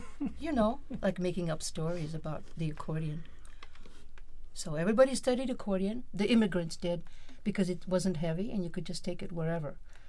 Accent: Chicago, Illinois, United States; I grew up in Chicago. So yeah. Chicago.

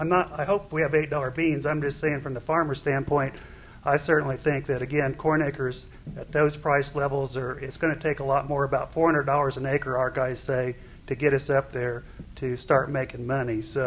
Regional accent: Indiana, United States; I'm from Indiana

